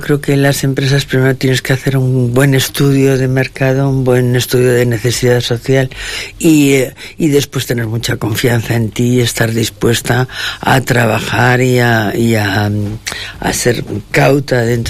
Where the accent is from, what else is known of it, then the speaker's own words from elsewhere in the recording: Madrid, Community of Madrid, Spain; now in Santander, Spain; cuando vine aquí a vivir a Santander, yo soy de Madrid